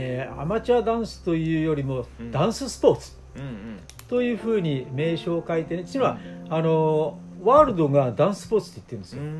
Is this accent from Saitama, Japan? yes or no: no; Akita, Japan; born there; 東北ですからね、私も秋田生まれですから